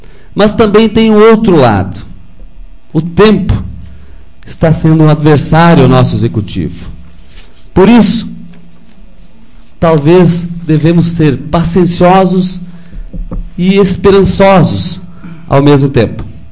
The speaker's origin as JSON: {"language": "Portuguese", "town": "Rincão Despraiado", "region": "Rio Grande do Sul", "country": "Brazil", "tie": "born or raised there", "said": "representando a cidade, o Vila Caiçara, quem sabe o Rincão Despraiado também, a minha terra natal"}